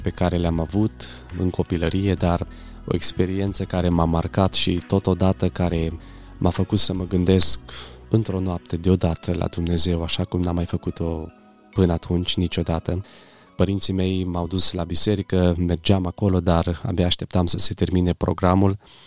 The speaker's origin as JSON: {"language": "Romanian", "town": "Pașcani", "region": "Iași County", "country": "Romania", "tie": "born or raised there", "said": "provin dintr-o familie de credincioși din localitatea Pașcani. M-am născut în Pașcani în anul 1994, mai am o soră mai mare cu 3 ani decât mine"}